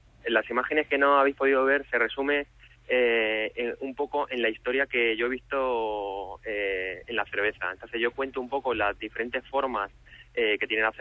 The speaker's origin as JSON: {"language": "Spanish", "town": "Cáceres", "region": "Extremadura", "country": "Spain", "lives_now": "Madrid, Spain", "said": "vivo aquí, trabajo aquí, pero soy de Cáceres."}